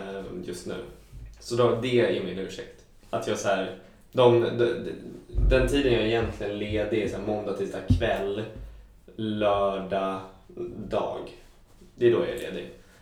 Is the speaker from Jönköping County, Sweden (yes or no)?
no; Stockholm, Stockholm County, Sweden; Jag är ändå från Stockholm